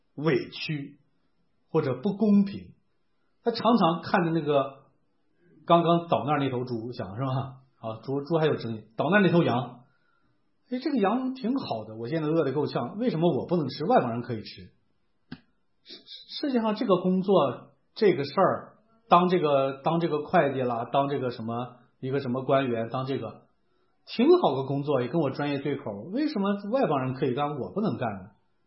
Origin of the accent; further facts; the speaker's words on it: China; 所以如果我们中国人，你直接字面的看这个仪式的